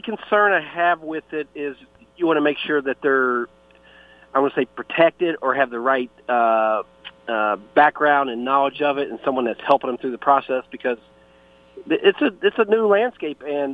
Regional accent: the South, United States; I grew up in the South, and that was my dream paper when I was a kid.

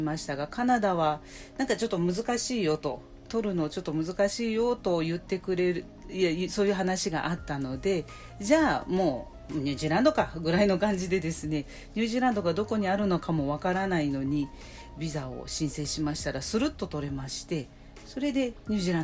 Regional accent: Osaka, Japan; moved away; 私大阪人です、これあかんわという状態をで、いましたので

